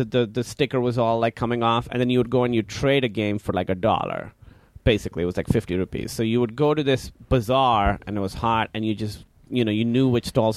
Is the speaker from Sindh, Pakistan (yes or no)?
yes; Karachi, Sindh, Pakistan; Pakistan, Karachi.